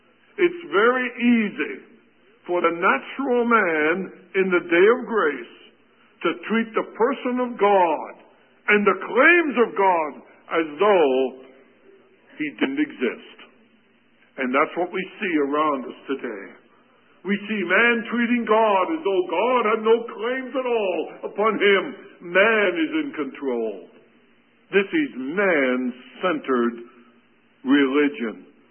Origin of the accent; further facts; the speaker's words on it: United States; I'm an American. You're an American.